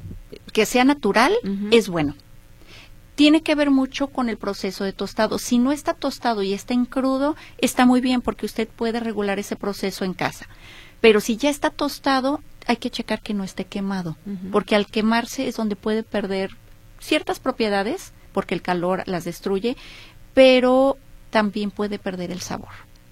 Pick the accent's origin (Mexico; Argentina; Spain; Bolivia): Mexico; Tlaquepaque, Jalisco; Yo vivo en Tlaquepaque, digo, es mi terruño